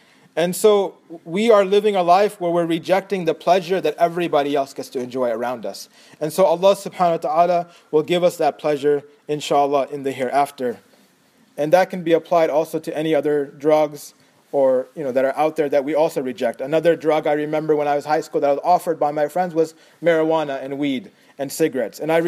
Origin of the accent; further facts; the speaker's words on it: United States; Growing up in America, personally, I've had these experiences